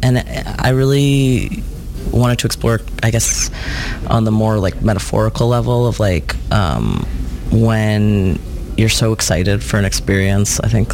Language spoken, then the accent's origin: English; Toronto, Ontario, Canada; I've been coming to the festival since I was a kid, growing up in Toronto